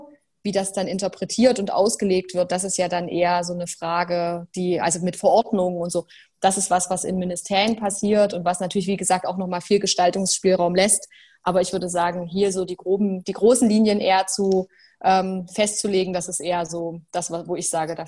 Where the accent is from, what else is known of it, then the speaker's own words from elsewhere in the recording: Jena, Thuringia, Germany; Also ich bin ja nicht direkt in Jena aufgewachsen, sondern in Lobeda West. Das ist für diejenigen, die Autobahn fahren, das kennt man, wenn man auf der A4 lang fährt, kann man das große Plattenbaugebiet sehen.